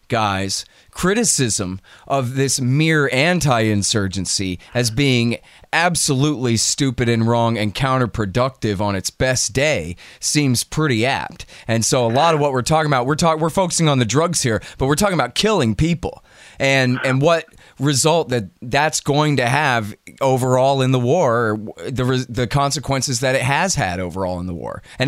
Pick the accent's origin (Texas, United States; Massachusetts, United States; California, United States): Texas, United States; I don't know. I'm from Texas.